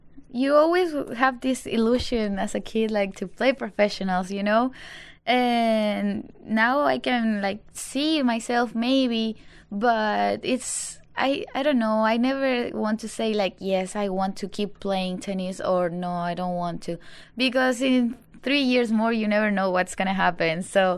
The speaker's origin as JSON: {"language": "English", "town": "Santiago", "region": "Santiago Metropolitan", "country": "Chile", "tie": "born or raised there", "also_born_or_lived": "Iquique", "second_language": "English", "said": "I was born in Iquique. It's like a small city at the north of Chile. But for tennis, my family made the decision to move to Santiago."}